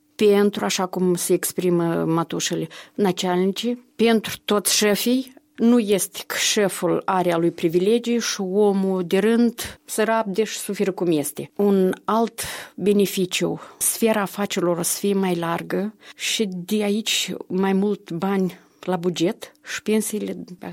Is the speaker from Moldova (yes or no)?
yes; Corjeuți, Briceni District, Moldova; În satul meu, în Corjeuț-Briceni, majoritatea pleacă și lucrează în Franța și de aceea satul meu are orientare pro-europeană.